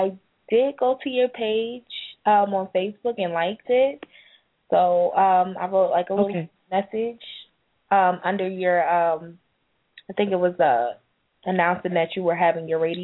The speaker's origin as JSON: {"language": "English", "region": "New Jersey", "country": "United States", "lives_now": "Atlanta, United States", "said": "I'm originally from New Jersey, so I applied to, like, Rutgers and Keene"}